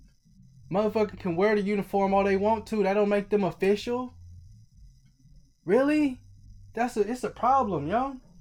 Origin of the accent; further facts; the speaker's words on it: California, United States; I'm a Cali dude. I'm from the Bay.